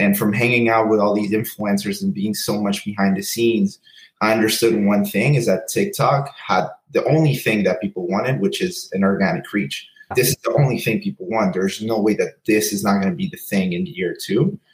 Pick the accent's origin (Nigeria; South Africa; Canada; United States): Canada; Montreal, Quebec; I'm from Montreal.